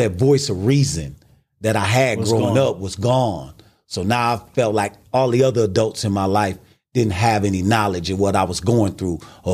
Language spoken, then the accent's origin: English; Milwaukee, Wisconsin, United States; I'm from Milwaukee, Wisconsin.